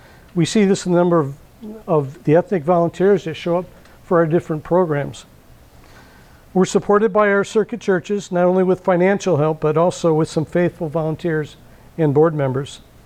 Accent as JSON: {"language": "English", "town": "Benton Harbor", "region": "Michigan", "country": "United States", "tie": "born or raised there", "said": "I was born and raised in Benton Harbor. I grew up in government housing. Yeah, I grew up in the projects."}